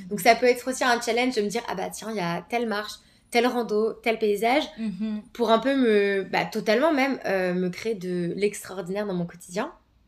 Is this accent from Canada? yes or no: no; France; moi je suis française, on a la sécurité sociale.